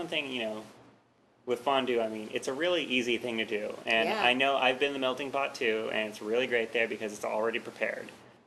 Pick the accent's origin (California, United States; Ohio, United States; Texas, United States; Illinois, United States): California, United States; Mission Viejo; also born or lived in Laguna Beach; See, I grew up in Mission Viejo and Laguna Beach area, so we were nice and coastal.